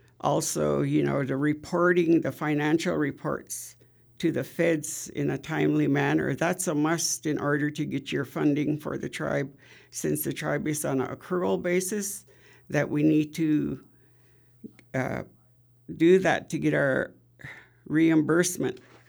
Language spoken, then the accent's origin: English; Siksika, Alberta, Canada; I was raised in the Siksika area most of my life, and I grew up mostly being a cowgirl and worked outdoors with the horses.